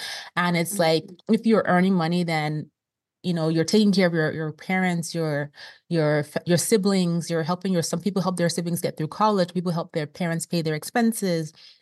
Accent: Nigeria; now in United States; I'm Nigerian.

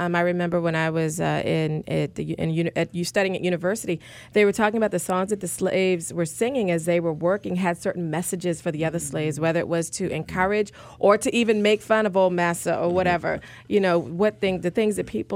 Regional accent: Charleston, South Carolina, United States; The 9 people, they're known as the Charleston 9. And as many regular listeners know, that's my hometown.

